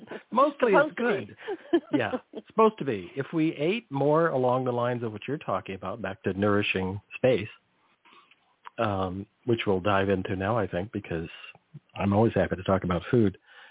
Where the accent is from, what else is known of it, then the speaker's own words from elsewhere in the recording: California, United States; I grew up near the Salinas Valley, so it was a massive amount of ag.